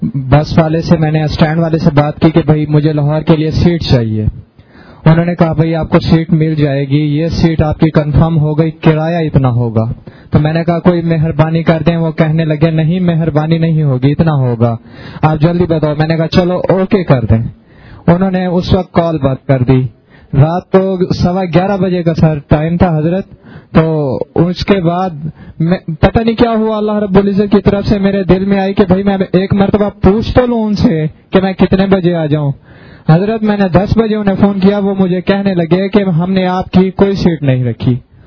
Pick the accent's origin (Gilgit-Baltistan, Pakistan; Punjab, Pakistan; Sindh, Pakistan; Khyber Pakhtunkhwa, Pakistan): Punjab, Pakistan; Ahmadpur East; میں احمد پور شرکیہ سے آیا ہوں.